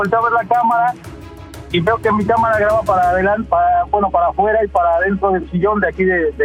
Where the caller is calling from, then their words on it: Tlalnepantla, State of Mexico, Mexico; Yo estoy aquí en Tlanepantla.